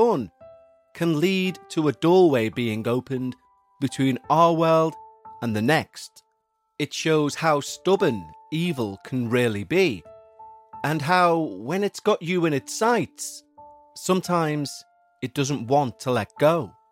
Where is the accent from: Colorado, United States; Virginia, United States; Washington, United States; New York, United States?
Colorado, United States; I'm from the United States. and I want to share with you my paranormal story. I'm from a small town in Colorado.